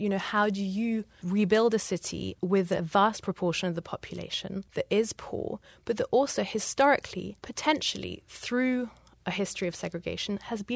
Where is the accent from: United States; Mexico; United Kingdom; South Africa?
United Kingdom; England; I'm English, you know, we have a terrible history of colonialism.